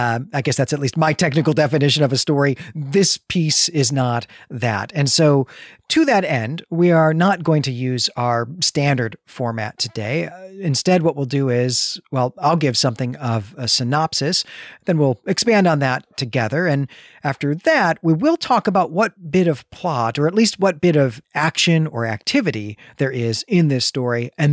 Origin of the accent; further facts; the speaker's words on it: Chicago, Illinois, United States; Chicago's my hometown.